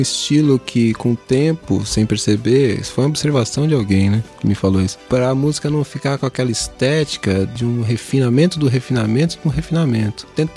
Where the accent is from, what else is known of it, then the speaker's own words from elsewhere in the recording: São Paulo, Brazil; Ainda mais eu, nascido e criado em São Paulo. São Paulo tem sotaque do mundo, né?